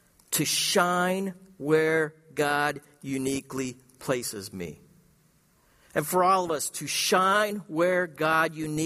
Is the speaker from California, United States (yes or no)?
yes; California, United States; I said, I was from California. You can't see anything down there because of the smog.